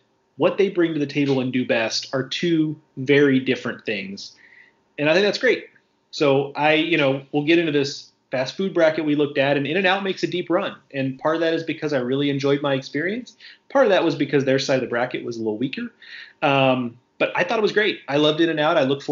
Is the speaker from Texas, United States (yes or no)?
yes; Texas, United States; Part of that is emotional. I am a Texan after all.